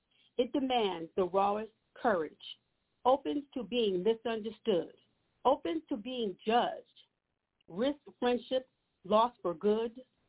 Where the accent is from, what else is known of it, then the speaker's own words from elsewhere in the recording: the South, United States; You know, can't hold it against me, Baba Kevin. I'm from the South.